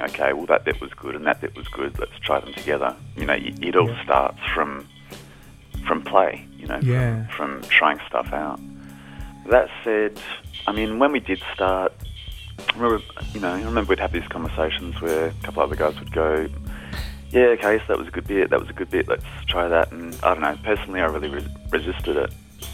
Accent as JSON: {"language": "English", "town": "Adelaide", "region": "South Australia", "country": "Australia", "lives_now": "Melbourne, Australia", "said": "This funny thing happened when I moved from Adelaide to Melbourne. I suddenly met all these Adelaide people that I hadn't known in Adelaide."}